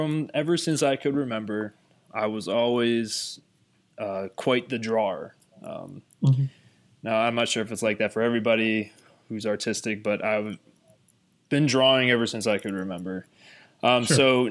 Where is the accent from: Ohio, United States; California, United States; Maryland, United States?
Ohio, United States; Sagamore Hills; I grew up not too far from Cleveland here, 20 minutes south in a town called Sagamore Hills, Ohio. It's nothing out of this world. It's just a small suburban town. And yeah, I grew up down there.